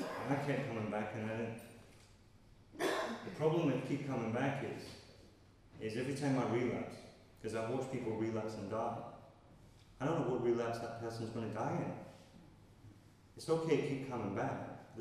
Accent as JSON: {"language": "English", "region": "Scotland", "country": "United Kingdom", "tie": "born or raised there", "said": "When I was growing up in Scotland, I was talking about this earlier, CIA? I was brought up in a Protestant religion"}